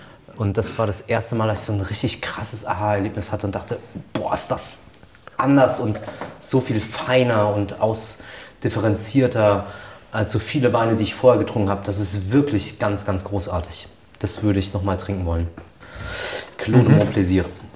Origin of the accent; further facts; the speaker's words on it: Rhineland-Palatinate, Germany; Gibt es manchmal bei uns in der Pfalz so einen kleinen Vorspeisenteller mit Pfälzer Spezialitäten.